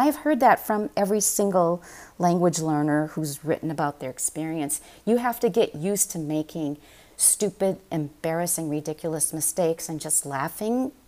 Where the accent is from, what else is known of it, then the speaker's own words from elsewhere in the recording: St. Paul, Minnesota, United States; And then 1 year in my hometown in St. Paul, they had something called the Twin City Institute for Talented Youth in the summer.